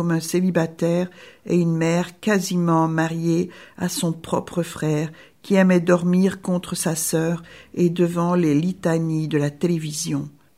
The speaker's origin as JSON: {"language": "French", "town": "Toulouse", "region": "Occitanie", "country": "France", "tie": "born there", "said": "même si je suis née à Toulouse"}